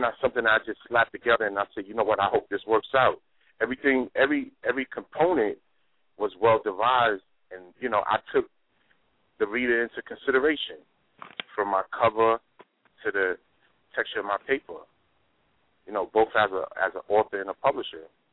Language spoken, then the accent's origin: English; Bronx, New York, United States; I'm from the Bronx. You know, between Bronx and Harlem, I'm very well known.